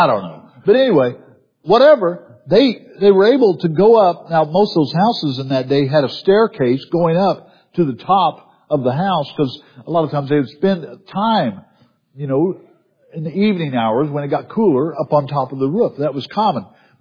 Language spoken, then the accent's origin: English; Missouri, United States; I grew up in southern Missouri, and in my hometown there was a Southern Baptist Preachers College.